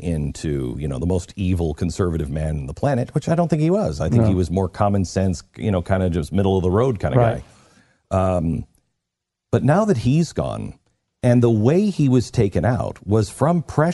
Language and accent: English; Pacific Northwest, United States; I grew up in the Pacific Northwest.